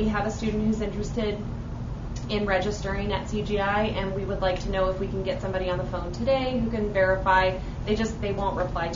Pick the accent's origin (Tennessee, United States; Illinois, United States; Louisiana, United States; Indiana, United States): Indiana, United States; Indiana is one of them, and I'm from Indiana, which makes me very angry.